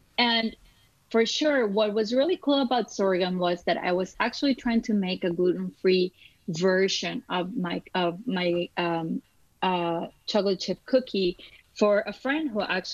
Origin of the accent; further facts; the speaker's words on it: Costa Rica; I grew up outside of the United States. I lived all of my childhood in Costa Rica, where we eat a lot of corn products.